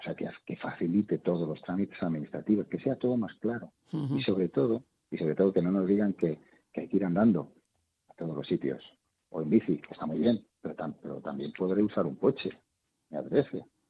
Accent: Santa Cristina, Castile and León, Spain; mi pueblo, Santa Cristina, en Zamora, es un pueblecito de 1000 habitantes que tiene a 2 kilómetros de una mente que es como el pueblo grande que tiene 20.000 habitantes donde haces las compras

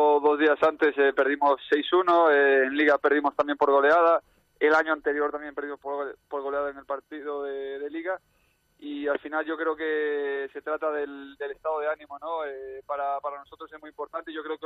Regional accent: Pontevedra, Galicia, Spain; jugar en mi tierra, ¿no?, en Pontevedra, casi al lado de Vigo, hubiera sido bonito

